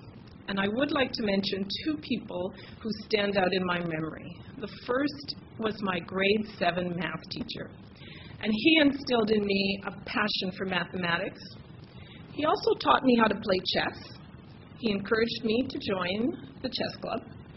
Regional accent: Montreal, Quebec, Canada; I grew up in LaSalle, so low-income Montreal, and I went to public schools throughout my education, elementary school and high school.

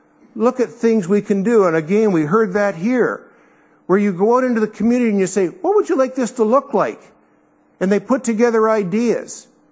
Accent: Scarborough, Ontario, Canada; I see it, I'm from Scarborough.

